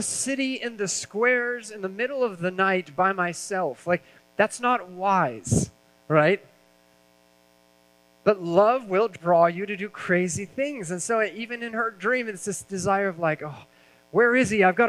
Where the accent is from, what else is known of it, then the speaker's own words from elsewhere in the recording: Fortuna, California, United States; I was living in my hometown in Fortuna.